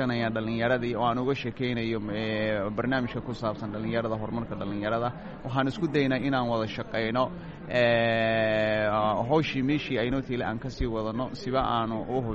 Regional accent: Somalia; waxaan ka socdaa koonfurta soomaaliya waxaan ka mid ahay afarta dhallinyaro oo soomaaliya ka socota

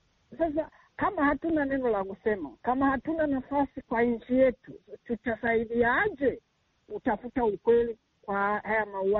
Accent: Burundi; kuna mauaji yamepitika Burundi kwa nchi yetu

